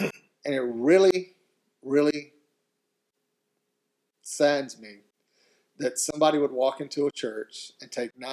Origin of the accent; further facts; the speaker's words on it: South Carolina, United States; I'm from South Carolina. I grew up in the state where the Confederate flag flew above the state capitol.